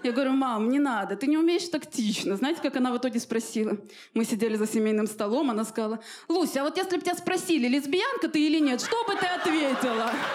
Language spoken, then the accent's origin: Russian; Armenia; я армянка. Я раньше работала в школе учителем русского языка.